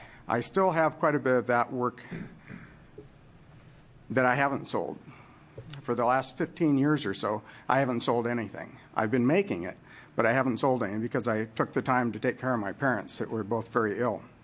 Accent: Albany, United States; I'm from Albany.

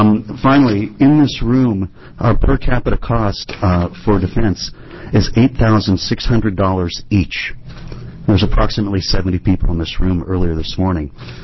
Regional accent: Beaverton, Oregon, United States; I'm from Beaverton.

